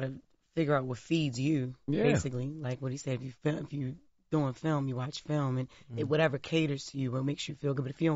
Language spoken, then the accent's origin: English; Baltimore, Maryland, United States; I grew up in Baltimore City. So, I mean, this interview is not about me, but real quick. Like, I just grew up in Baltimore City and with all male cousins around my brother's friends.